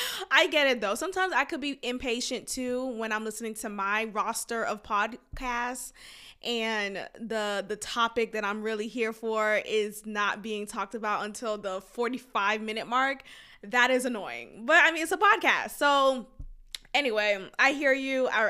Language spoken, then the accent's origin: English; Boston, Massachusetts, United States; I remember growing up in Boston, HBO was the insult that many Haitians received.